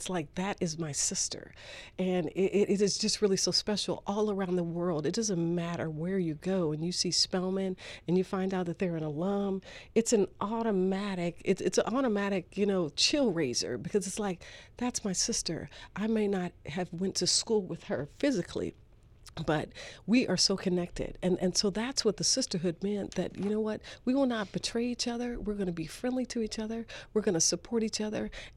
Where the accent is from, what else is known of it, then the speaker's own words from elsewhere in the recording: Los Angeles, California, United States; I came from West LA, California, where I grew up in a real estate brokerage